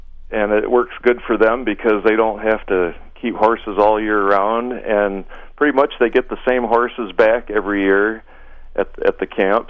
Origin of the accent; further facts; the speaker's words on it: Michigan, United States; Well, no. I grew up in Lapeer County.